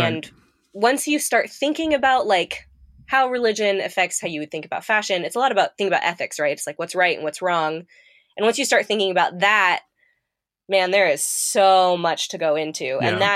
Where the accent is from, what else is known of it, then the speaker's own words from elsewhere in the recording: Manila, Metro Manila, Philippines; but I grew up overseas in Manila, Philippines, and I grew up around a lot of poverty, quite frankly